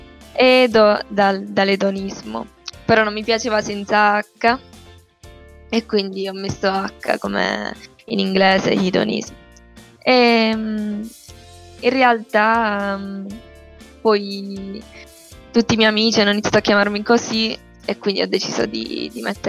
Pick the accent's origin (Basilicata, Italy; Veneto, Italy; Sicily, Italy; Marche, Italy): Basilicata, Italy; Montescaglioso; now in Turin, Italy; E vengo da Montescaglioso, un paese in provincia di Matera, in Basilicata, e sono una studentessa, studio qui a Torino, a Palazzo Nuovo